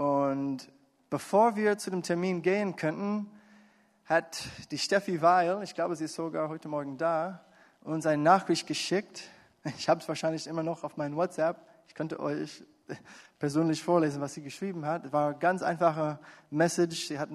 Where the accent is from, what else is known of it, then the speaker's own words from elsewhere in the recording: United States; German is a second language; Und als Amerikaner, oder ihr kennt das auch als Deutsche, wir leben im Westen